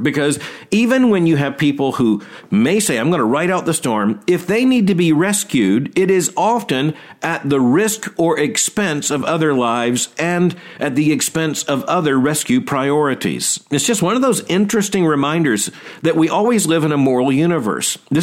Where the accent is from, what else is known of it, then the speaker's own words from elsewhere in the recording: Florida, United States; Now, when I was a boy growing up in Florida